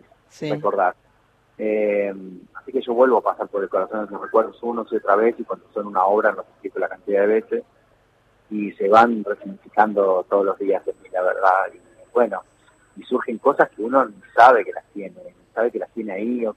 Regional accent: Gálvez, Santa Fe, Argentina; also born or lived in Rosario; yo en realidad me crié en Gálvez, en la ciudad de Gálvez, una ciudad, sí. pero se vive como un pueblo, digamos.

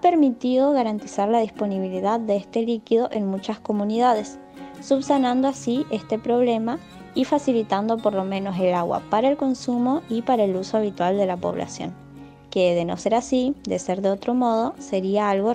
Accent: Mayor Villafañe, Formosa, Argentina; soy estudiante de la EPES número 11 de la localidad de Mayor Villafañe en la provincia de Formosa.

